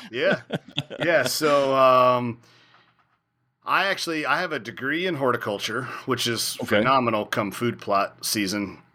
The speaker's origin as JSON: {"language": "English", "region": "Kentucky", "country": "United States", "tie": "born or raised there", "said": "But I grew up in Kentucky, and honestly, growing up as a kid, we didn't even have whitetails. I'm 46 years old. So when I was a teenager, we didn't even have whitetails in central Kentucky."}